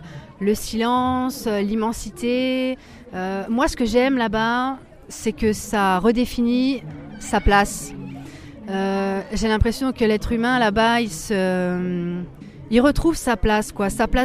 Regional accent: the Alps, France; moi, je suis d'ici, donc je suis des Alpes. J'ai beaucoup marché dans les montagnes autour de chez nous

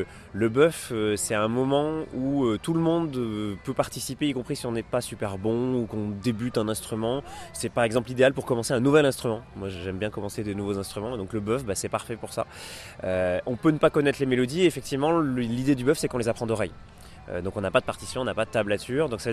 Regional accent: Auvergne-Rhône-Alpes, France; je suis d'Auvergne.

